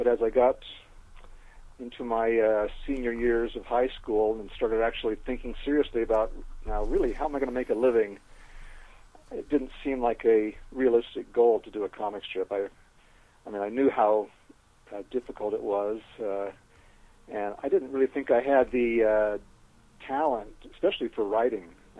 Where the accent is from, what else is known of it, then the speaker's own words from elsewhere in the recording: California, United States; also born or lived in Twin Falls, Idaho; Well, I was born in Idaho, in Twin Falls, Idaho, but we moved shortly thereafter to California, to the Bay Area, where I was raised.